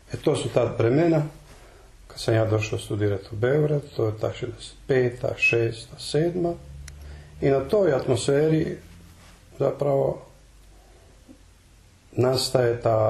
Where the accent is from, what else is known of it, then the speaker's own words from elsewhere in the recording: Stolac, Federation of Bosnia and Herzegovina, Bosnia & Herzegovina; kad sam bio negdje sasvim mali pionir u osnovnoj školi, iz Toca smo u rano proljeće, u martu, išli na neku ekskurzijicu u Bosnu